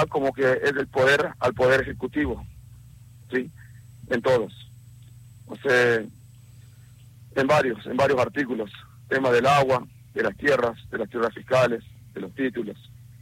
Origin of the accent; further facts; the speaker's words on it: Abrapampa, Jujuy, Argentina; yo soy de Abrapampa, de la comunidad aborigen de Potrero de la Puna, a 35 kilómetros al este de Abrapampa, está mi comunidad, uh-huh, yendo por la ruta 72.